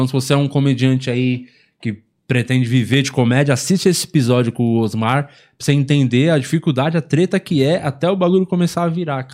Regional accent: Piauí, Brazil; sou do Piauí, né?

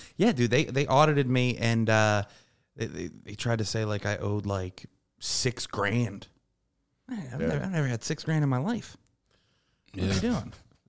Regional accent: Pittsburgh, Pennsylvania, United States; I'm from Pittsburgh, so the radio station out there, Tracy Morgan was doing the rounds to promote shows

